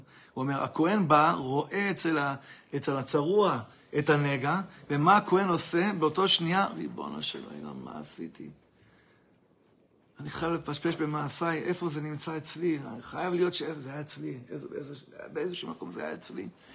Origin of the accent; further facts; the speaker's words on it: Ra'anana, Central District, Israel; אני גדלתי ברעננה.